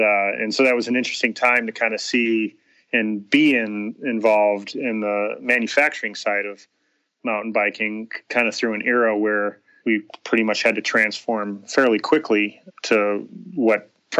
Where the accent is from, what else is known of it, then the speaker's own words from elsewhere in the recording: Chicago, Illinois, United States; now in Arizona, United States; I grew up in Chicago, and that wasn't the case, certainly.